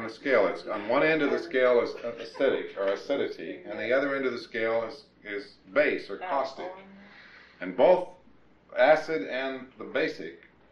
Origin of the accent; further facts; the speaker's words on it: Minnesota, United States; when I was growing up in Minnesota, we made all everything.